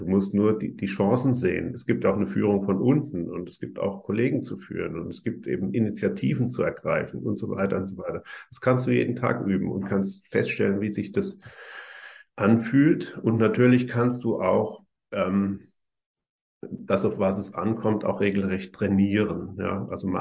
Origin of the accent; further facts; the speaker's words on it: Bad Kreuznach, Rhineland-Palatinate, Germany; now in Karlsruhe, Germany; Also ich wohne in Karlsruhe eigentlich, aber bin sehr oft in meiner Heimatstadt Bad Kreuznach.